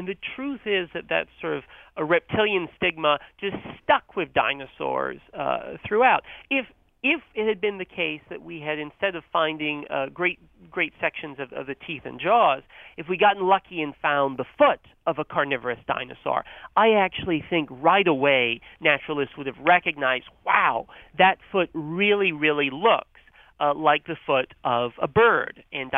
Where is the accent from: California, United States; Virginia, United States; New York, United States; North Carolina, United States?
North Carolina, United States; So I grew up in North Carolina, and I had that same experience of seeing pileated woodpeckers outside